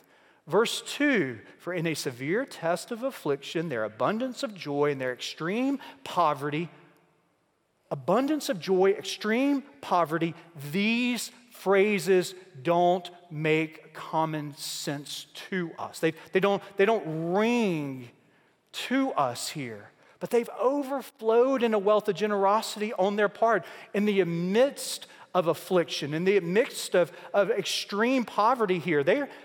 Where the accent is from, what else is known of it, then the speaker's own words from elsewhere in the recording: Mississippi, United States; If the Apostle Paul grew up where I grew up in Mississippi, he would write this way.